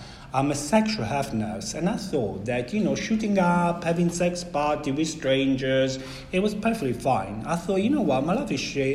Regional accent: Italy; English is a second language; I'm originally from Italy. I'm from a very beautiful little town, the Adriatic coast.

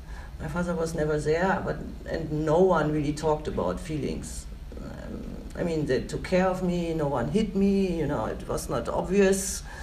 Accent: Berlin, Germany; English is a second language; I'm coming from Berlin, party city number one in Germany

